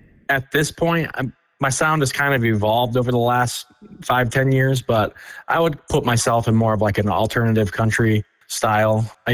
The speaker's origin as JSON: {"language": "English", "town": "Traverse City", "region": "Michigan", "country": "United States", "tie": "born or raised there", "also_born_or_lived": "upstate New York / Boston", "said": "I'm from Michigan. I grew up near Traverse City area. But when I turned 18, I kind of started the migration away from Michigan. I moved to upstate New York and Boston, and I lived in New England for a period of time."}